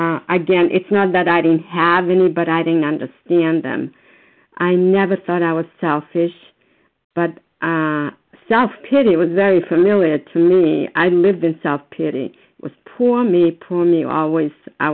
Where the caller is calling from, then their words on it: Foxborough, Massachusetts, United States; And I'm calling from Foxborough, Massachusetts.